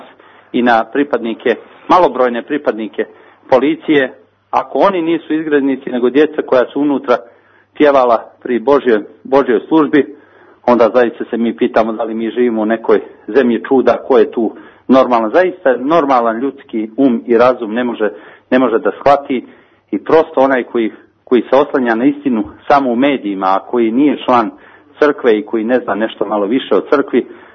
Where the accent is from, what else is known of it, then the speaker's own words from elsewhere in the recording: Montenegro; ja sam recimo konkretno iz Katunske Nahije